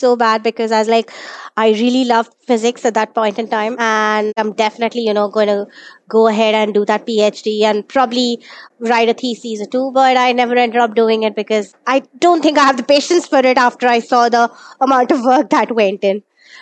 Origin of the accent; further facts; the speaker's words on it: India; first language Malayalam; English is a second language; Hindi and Marathi came about because of that. My native language, Malayalam, is basically, you know, the stuff that I speak at home. It's just like a very multilingual thing on account of the place where I'm at.